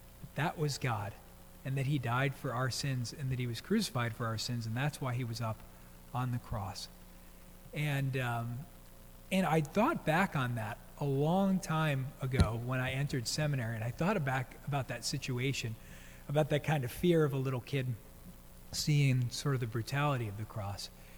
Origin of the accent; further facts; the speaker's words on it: Brooklyn, New York, United States; When I was growing up in Brooklyn, we went to St. Brendan's Catholic Church.